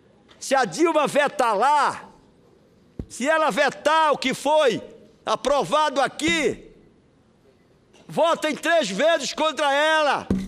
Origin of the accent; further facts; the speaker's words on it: Pará, Brazil; Porque eu sou interiorano. Me criei e nasci no interior. Estou todo final de semana no interior do Pará.